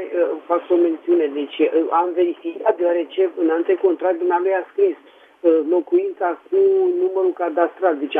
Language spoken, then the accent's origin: Romanian; Bucharest, Romania; sunt din București.